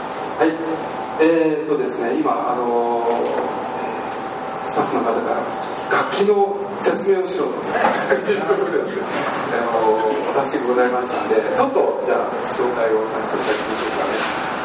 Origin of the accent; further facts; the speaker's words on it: Ube, Yamaguchi, Japan; 私は実は宇部からやってきたんですけど、山口県の宇部の出身なんですけど